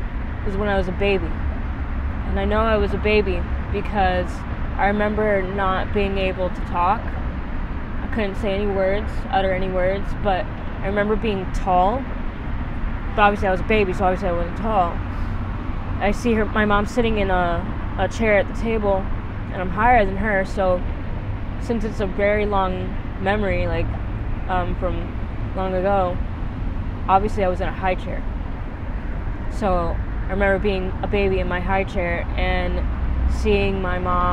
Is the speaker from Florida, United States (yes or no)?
yes; Miami, Florida, United States; I'm from Miami.